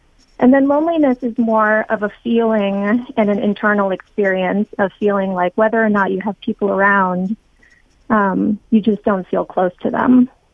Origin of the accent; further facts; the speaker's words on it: California, United States; now in San Francisco, United States; I live in San Francisco. I grew up in Silicon Valley. I worked in tech before I started writing.